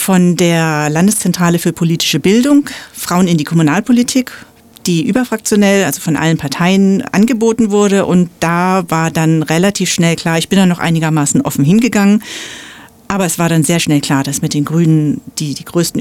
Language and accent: German; Münster, North Rhine-Westphalia, Germany; also born or lived in Freiburg; Ich komme, wie gesagt, aus Münster und Freiburg und war es gewohnt, jeden Weg mit dem Fahrrad zu machen.